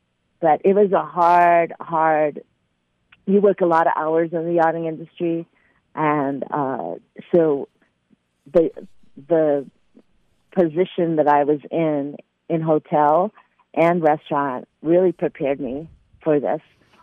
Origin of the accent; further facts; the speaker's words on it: Philippines; I tell them that I'm Asian, and that's that because they say, what do you specialize in? So I will tell them I'm Filipino.